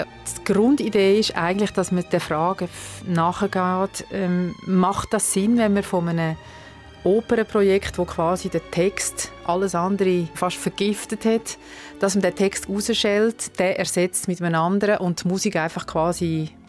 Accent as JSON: {"language": "German", "region": "Schwyz", "country": "Switzerland", "tie": "born or raised there", "said": "ich bin auch in der Schweiz aufgewachsen und in Brunnen in der Nähe in die Schule bis zur Matura."}